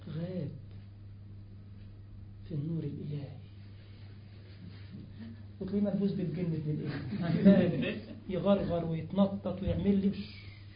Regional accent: Egypt; طرق كتير بقى مسمين عندنا في مصر الطرق والكباري في وزارة اسمها وزارة الطرق والكباري ولا ايه، خرموا لنا البلد

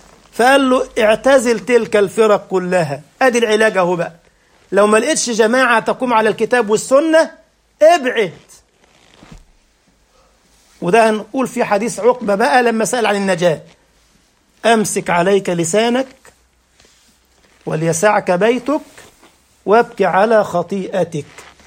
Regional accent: Egypt; كان مسؤول الدعوه في منطقه اسمها كتامه في الغربيه عندنا في مصر في طنطا

